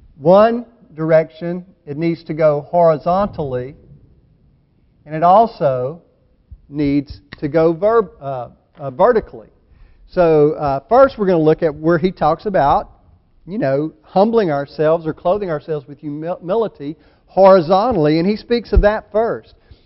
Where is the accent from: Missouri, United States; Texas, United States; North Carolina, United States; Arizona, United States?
Texas, United States; Orange; born there; The fact that I was born in Orange, Texas, to Christian parents who didn't send me to church but brought me to church